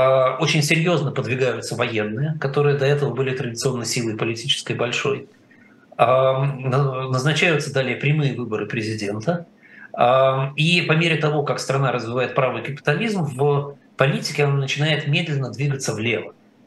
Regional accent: Russia; мы с вами выросли в России.

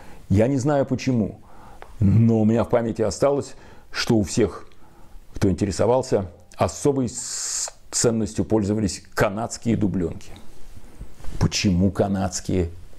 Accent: Saint Petersburg, Russia; Ну, например, я рос в Ленинграде.

